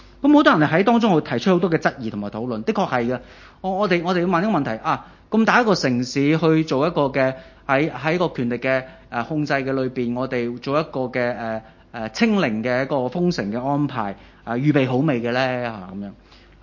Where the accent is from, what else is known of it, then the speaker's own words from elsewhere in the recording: China; now in Hong Kong; 大家都知道我嚟自內地，係咪？咁我喺內地都有唔同嘅朋友啦，